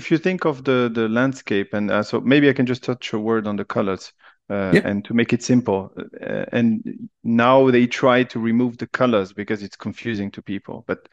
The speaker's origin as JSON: {"language": "English", "town": "Lausanne", "region": "Vaud", "country": "Switzerland", "also_born_or_lived": "Japan", "first_language": "French", "second_language": "English", "said": "Yes, maybe you can hear from my accent. I'm French speaking, but from Switzerland. So I'm Swiss, born in Lausanne"}